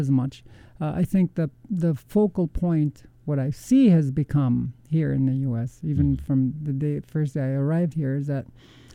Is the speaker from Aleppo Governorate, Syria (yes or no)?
no; Damascus, Damascus Governorate, Syria; And by the way, I grew up in Damascus. When we first moved to Damascus, we lived in an area called Qassa.